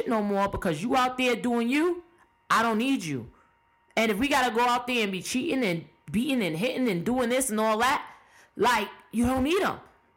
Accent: Brooklyn, New York, United States; moved away as an adult; now in Delaware, United States; A lot of you guys, if you don't know, I'm from Brooklyn, New York. And I recently moved to Delaware. I recently picked up and left New York, my family and I, and we're just really like starting our life over in Delaware.

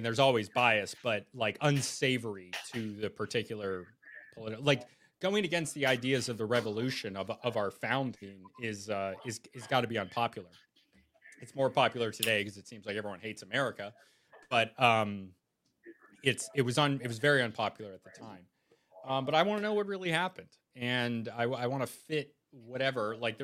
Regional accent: New England, United States; I say we because I'm from New England

